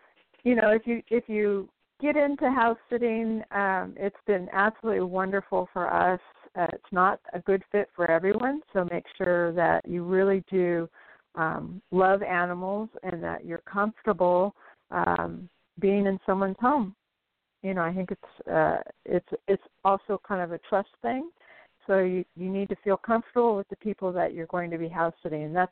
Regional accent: San Diego, California, United States; also born or lived in Los Angeles; I was born in the Los Angeles area, and my family moved to San Diego when I was in third grade and lived there for most of my life, graduating from San Diego State University with a business management degree.

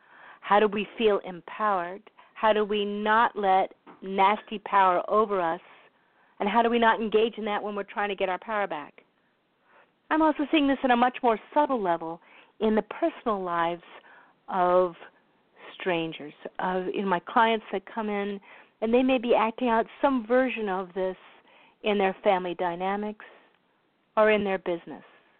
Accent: St. Paul, Minnesota, United States; I'm from St. Paul, Minnesota

